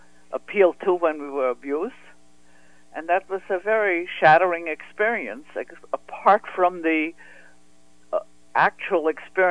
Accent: Vienna, Austria; born or raised there

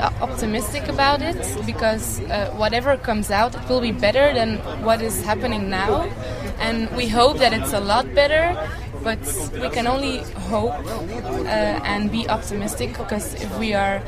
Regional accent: Flanders, Belgium; We're from Belgium, from Flanders, from all over Flanders, and we are we are all young people

